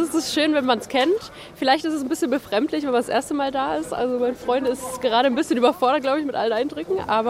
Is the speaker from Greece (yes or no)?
yes; Thessaloniki, Central Macedonia, Greece; German is a second language; Also ich komme tatsächlich aus Thessaloniki, deswegen kenne ich das schon von klein auf.